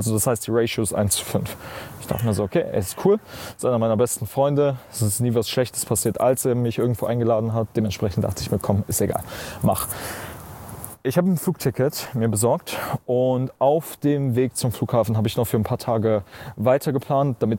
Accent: Düsseldorf, North Rhine-Westphalia, Germany; ich komme aus Düsseldorf.

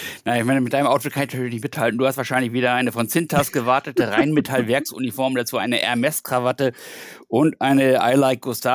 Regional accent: Hamburg, Germany; du bist Berliner, ich bin Hamburger.

